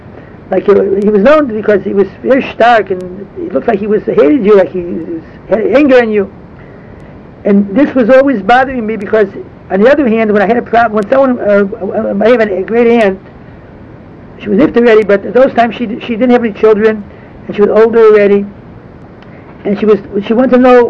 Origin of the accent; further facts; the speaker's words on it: Chicago, Illinois, United States; It was because I came from Chicago.